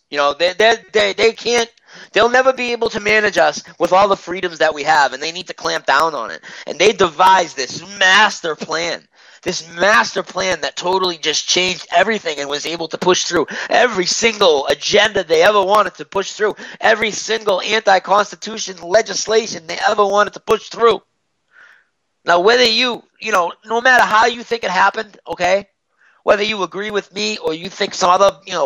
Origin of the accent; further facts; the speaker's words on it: Boston, Massachusetts, United States; No, I'm from Boston, buddy, not New York.